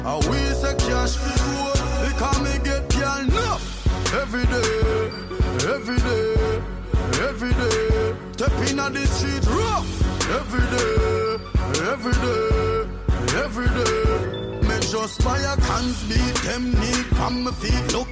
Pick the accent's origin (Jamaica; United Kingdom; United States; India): Jamaica; Every day, every day. I'm a Jamaican, I am a Jamaican.